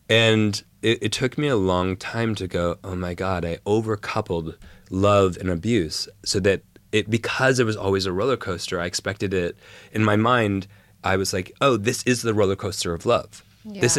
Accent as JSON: {"language": "English", "region": "Minnesota", "country": "United States", "tie": "born or raised there", "also_born_or_lived": "California / New York", "said": "We lived, I was born in Minnesota. We moved to California. The economy crashed. We ran for our lives."}